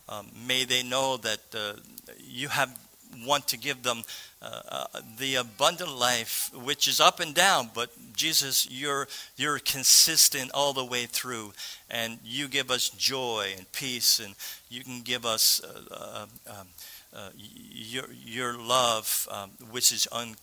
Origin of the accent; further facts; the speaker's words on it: Nova Scotia, Canada; We have had many friends who in the Maritime, we're from Cape Breton Island.